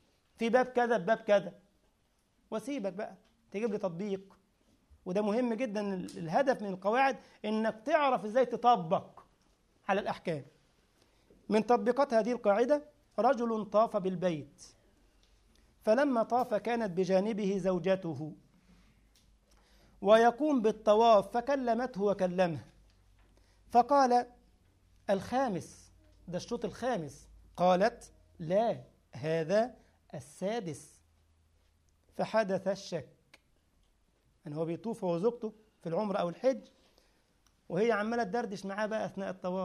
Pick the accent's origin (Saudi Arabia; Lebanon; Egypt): Egypt; طبعا عامل ايه في مصر عندنا يعني كيف حالك